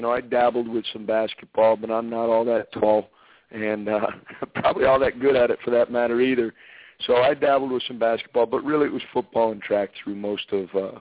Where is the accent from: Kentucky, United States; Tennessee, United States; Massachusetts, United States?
Massachusetts, United States; I grew up in Massachusetts in the Northeast in a suburb of Boston, about 25 miles west of Boston, little town.